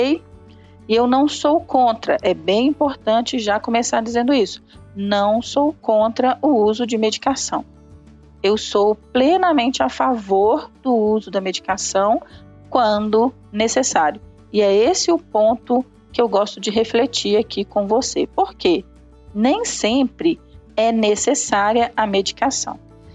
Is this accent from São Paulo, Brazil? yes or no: no; Minas Gerais, Brazil; Como mineiro, eu tô sempre usando essas expressões.